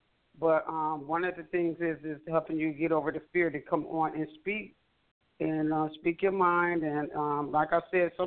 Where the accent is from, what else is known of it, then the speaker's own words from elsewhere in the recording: Buffalo, New York, United States; the guy was from where I'm born and raised in Buffalo, New York.